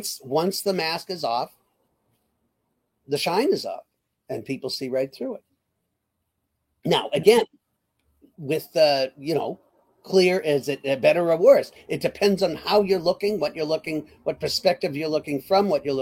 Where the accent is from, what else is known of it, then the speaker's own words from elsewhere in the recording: Massachusetts, United States; I'm from Massachusetts. My vote doesn't mean anything anyway.